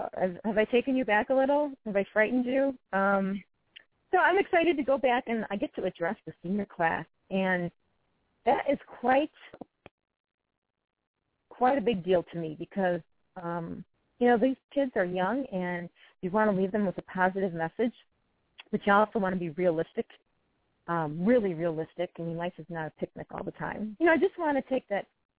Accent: United States; I guess it brings back great memories when I was growing up on the Northwest Side. Going back to my roots, speaking of my roots in Northwest Side, my old high school is giving me, I'm being honored with an award tomorrow

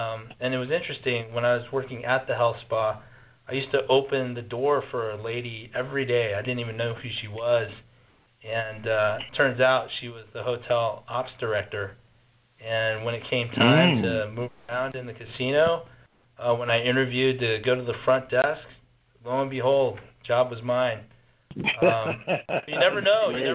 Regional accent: Las Vegas, Nevada, United States; And growing up in Las Vegas really gave me the opportunity to work my way through school.

